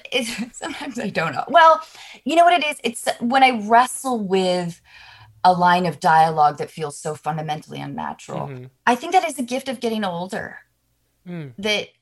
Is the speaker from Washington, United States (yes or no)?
yes; Seattle, Washington, United States; I grew up doing theater in Seattle